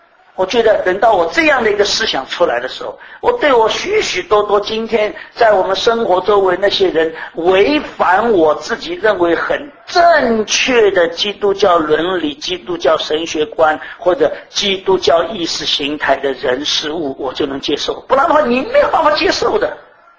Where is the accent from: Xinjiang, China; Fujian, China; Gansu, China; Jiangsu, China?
Fujian, China; Yongtai; 那人家在泰国问我的时候，我说我是从永泰来的